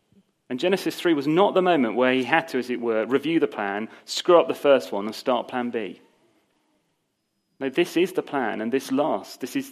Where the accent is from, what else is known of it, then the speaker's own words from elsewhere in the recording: United Kingdom; because we're British or whatever.